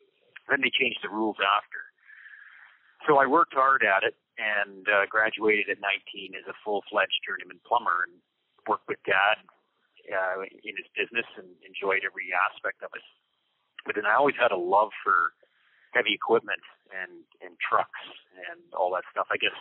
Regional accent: Claresholm, Alberta, Canada; So, basically I grew up in a little town called Clairsome, Alberta, born and raised there.

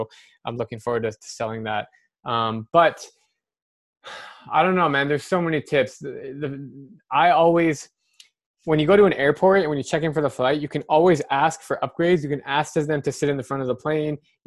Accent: Scottsdale, Arizona, United States; I'm from Scottsdale, Arizona, and I used to be a 2 handicap in high school.

